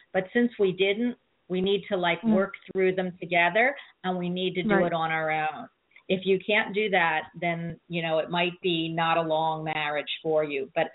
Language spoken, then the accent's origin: English; Philadelphia, Pennsylvania, United States; I'm from Philadelphia, the 76ers.